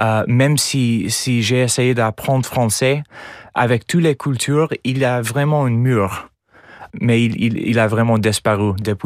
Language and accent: French; United States; accent: American; French is a second language; Il y a des problèmes chez nous aux États-Unis, dans d'autres pays, qui sont pas du tout difficiles ici.